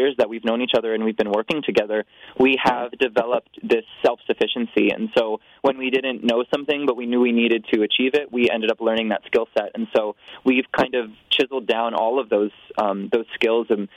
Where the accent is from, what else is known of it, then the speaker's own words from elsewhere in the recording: Fishkill, New York, United States; I grew up in Fishkill, New York. I went to college at Mount St. Mary College, and I went to high school at John Jay High School.